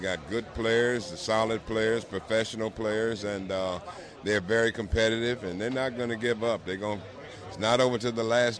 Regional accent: Detroit, Michigan, United States; You know, I grew up in Detroit.

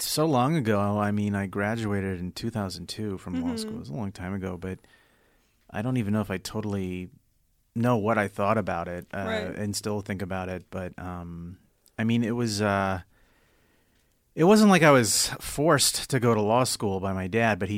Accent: Texas, United States; I grew up in Texas. Went to college in Texas, and then I went to law school in Washington, D.C.

